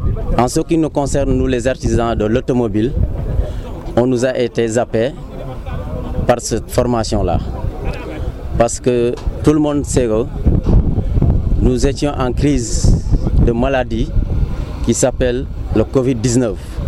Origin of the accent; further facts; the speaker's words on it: Senegal; Nous voulons une considération totale dans ce pays parce que nous sommes des Sénégalais.